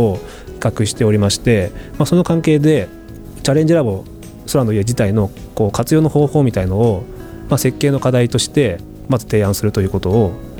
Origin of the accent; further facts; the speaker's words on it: Toyohashi, Aichi, Japan; born there; あの僕も豊橋生まれですけど